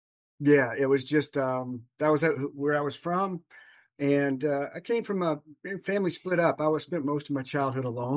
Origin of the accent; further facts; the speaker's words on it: North Carolina, United States; I was born in Western North Carolina in the mountains and grew up I was one snake bite shy of salvation.